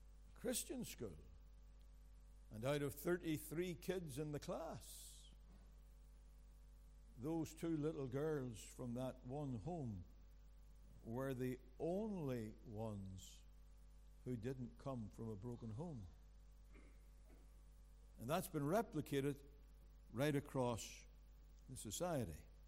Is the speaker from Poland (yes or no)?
no; Belfast, Northern Ireland, United Kingdom; Well, it was when I grew up in Belfast. It was Protestant.